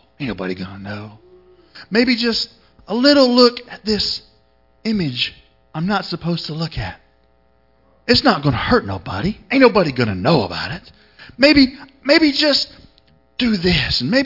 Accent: Florida, United States; I could relate to that because I'm from Florida.

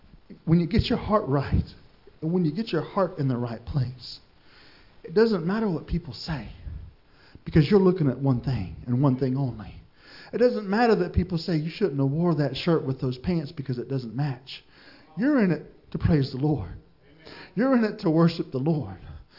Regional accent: Florida, United States; Listen, I was born and raised in Florida

